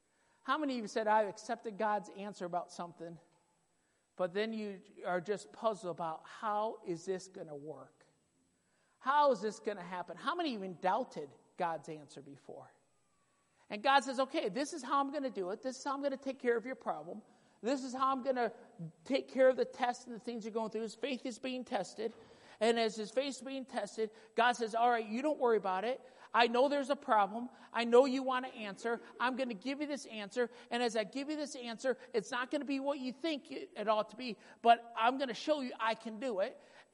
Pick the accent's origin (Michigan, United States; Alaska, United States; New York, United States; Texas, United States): Michigan, United States; also born or lived in Wisconsin; now in Idaho, United States; I'm a Midwest boy. I grew up in Michigan. And I loved Michigan. Went to school in Wisconsin, the only state with sin in its name.